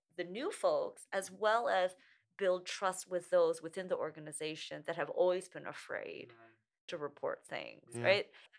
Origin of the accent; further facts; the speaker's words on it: Portland, Oregon, United States; I also feel very, very comfortable going out to our diverse communities because I'm from Portland.